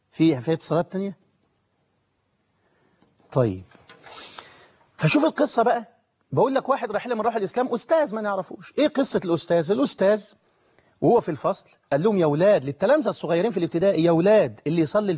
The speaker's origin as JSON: {"language": "Arabic", "country": "Egypt", "said": "زي ما بنقول عندنا في مصر"}